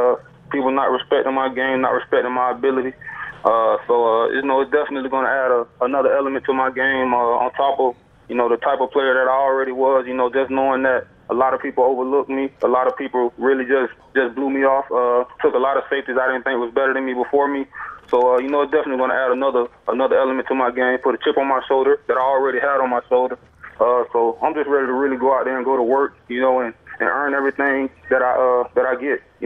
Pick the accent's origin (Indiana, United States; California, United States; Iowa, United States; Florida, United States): Florida, United States; Fort Myers; We're both from the same area, both from Fort Myers. I'm from Fort Myers.